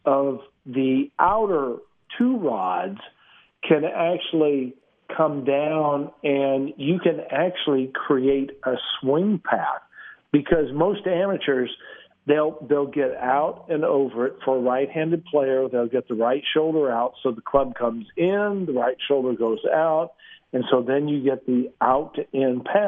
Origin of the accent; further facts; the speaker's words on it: Midwest, United States; I grew up in the Midwest, and, you know, I certainly did not play golf for probably a three-month stretch.